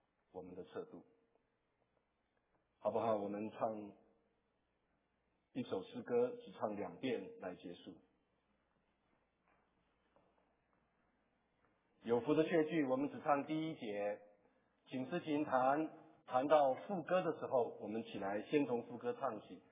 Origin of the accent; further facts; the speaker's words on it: China; 多可怜啊，就是我们中国人的十个字